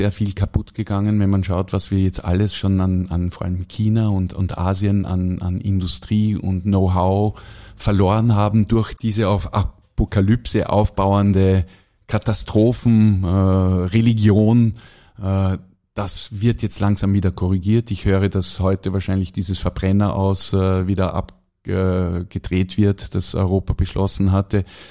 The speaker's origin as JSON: {"language": "German", "region": "Vorarlberg", "country": "Austria", "said": "wir sehen uns als … obwohl mein Vater Ostösterreicher ist, Steirer eigentlich ist, haben wir uns immer auch als Vorarlberger verkauft."}